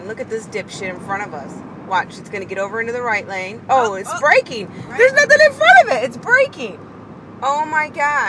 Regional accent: Detroit, Michigan, United States; now in Dallas, United States; He forgets that I'm from Detroit.

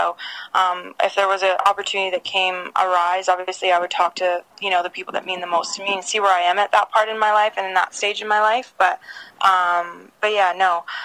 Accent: Saskatchewan, Canada; being born and raised in Saskatchewan, it's not a soccer city.

